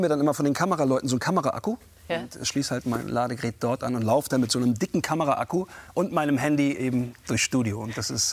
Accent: Hamburg, Germany; ich komme aus Bramfeld, aber ich bin relativ früh, habe ich angefangen, meine Jugend eigentlich hauptsächlich in Steilshoop zu verbringen.

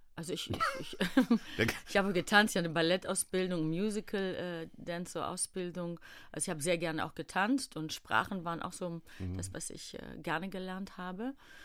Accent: Greece; now in Germany; In Deutschland lebte ich. Dann war ich ja oft auch in meiner Heimat Griechenland.

